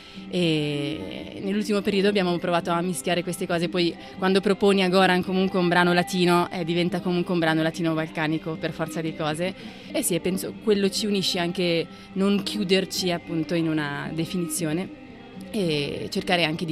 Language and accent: Italian; Ticino, Switzerland; born or raised there